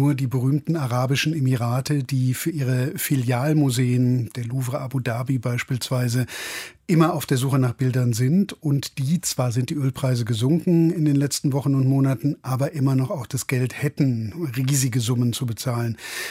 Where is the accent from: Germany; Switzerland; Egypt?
Germany; Wuppertal, North Rhine-Westphalia; born there; ich bin geboren in Wuppertal